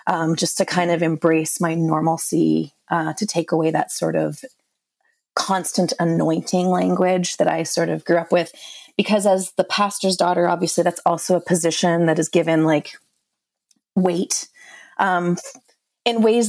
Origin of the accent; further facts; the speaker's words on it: Canada; I grew up in Canada in a Pentecostal system.